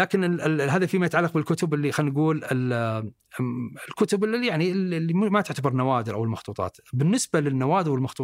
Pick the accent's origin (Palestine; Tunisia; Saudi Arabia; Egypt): Saudi Arabia; تجربة الآن موجودة عندنا في السعودية.